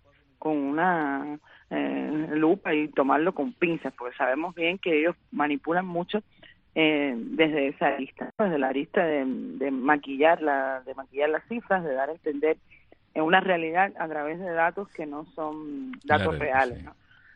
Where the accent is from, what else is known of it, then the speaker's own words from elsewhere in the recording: Cuba; moved away; cuando yo salí de Cuba